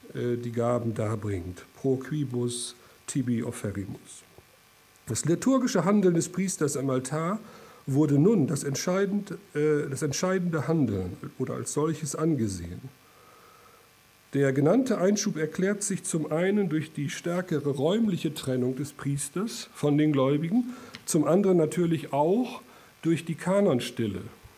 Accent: Lower Saxony, Germany; Ich kenne das aus meiner Heimat, vor allem der Heimat meiner Eltern in Südoldenburg

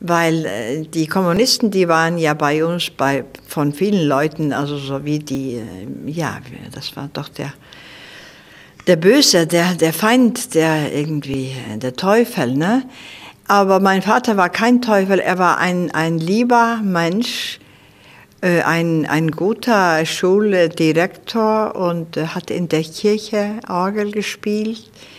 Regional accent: Seyðisfjörður, Eastern Region, Iceland; ob ich vielleicht meine Geschichte so aus meiner Kindheit in Seyðisfjörður erzähle

